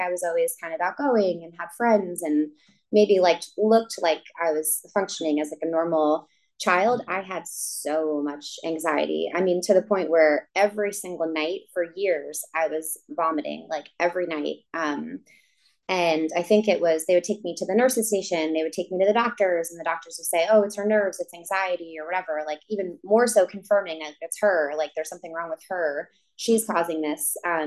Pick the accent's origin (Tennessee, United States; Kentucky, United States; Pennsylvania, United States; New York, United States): New York, United States; Long Island; I grew up in Long Island, New York, in a crazy dysfunctional house.